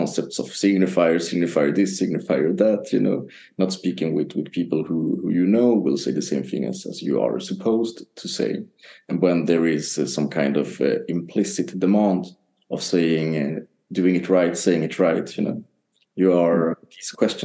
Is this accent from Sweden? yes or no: yes; Sweden; English is a second language; Well, I come from Sweden.